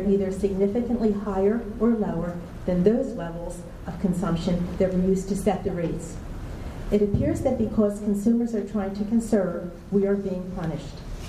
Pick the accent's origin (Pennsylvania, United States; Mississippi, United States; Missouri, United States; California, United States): Pennsylvania, United States; I came from Pennsylvania, so I knew nothing about the area.